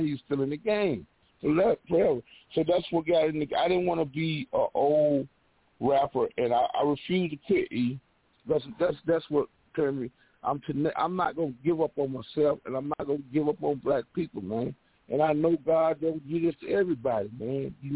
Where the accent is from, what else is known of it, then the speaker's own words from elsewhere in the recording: California, United States; I wasn't in the playing the Hollywood game because I came from the Bay.